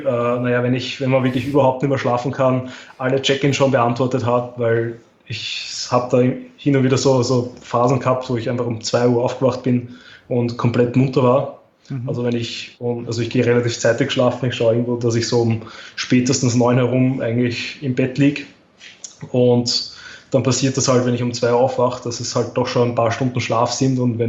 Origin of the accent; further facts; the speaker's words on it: Austria; Also das war eben die Staatsmeisterschaft 2018 bei uns in Österreich.